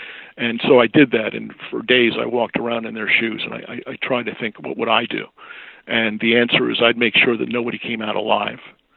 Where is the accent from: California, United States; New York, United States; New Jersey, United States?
New Jersey, United States; Green Brook; because I grew up in New Jersey.